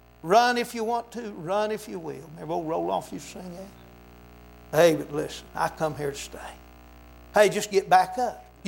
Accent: West Virginia, United States; I went to a West Virginia College bowl game one winter down there in Charlotte. And it's my home state, West Virginia.

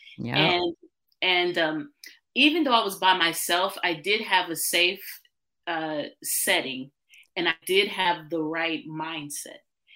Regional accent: Missouri, United States; born there; So, I was born in Missouri, and some of my heritage is like Osage, which are native to Missouri.

